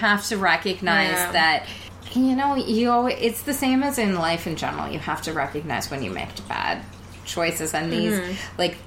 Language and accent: English; Western Canada, Canada; especially as Western Canadians